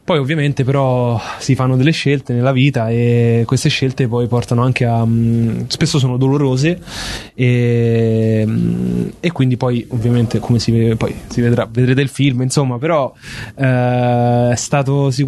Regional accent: Rome, Lazio, Italy; io sono nato e cresciuto qui a Roma, da genitori, papà Senegal e mamma Etiopia, quindi due parti proprio opposte dell'Africa

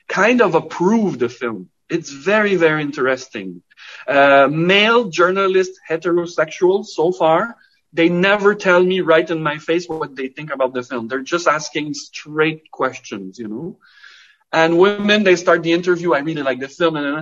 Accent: Canada; maybe because I'm French Canadian and we're always like apologizing for everything

